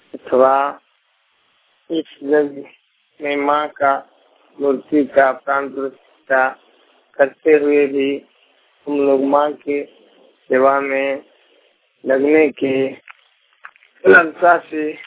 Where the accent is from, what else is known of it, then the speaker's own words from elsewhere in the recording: Kundli, Jharkhand, India; पंचायत कुंडली, थाना लक्ष्मीगंज, जिला पलामू का रहने वाला हूँ।